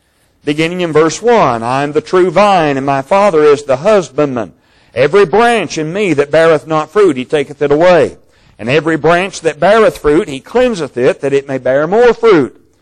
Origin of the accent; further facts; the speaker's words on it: Kentucky, United States; You know, when I was growing up in Kentucky, I didn't get to see too many large boats.